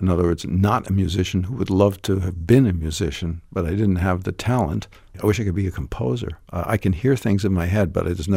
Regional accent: United States; I always thought of it as the center of the world, even though I'm an American.

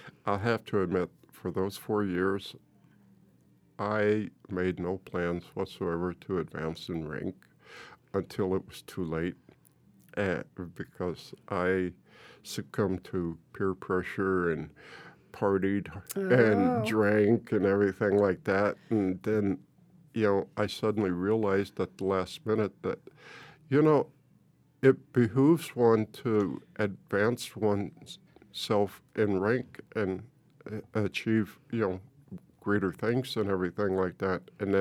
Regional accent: Portales, New Mexico, United States; born there; also born or lived in Alamogordo / Tularosa / Las Cruces; I was born in Portales. We moved from there to Alamogordo, then to Tularosa, and then finally to here in Las Cruces, and lived in different places here in Las Cruces and that.

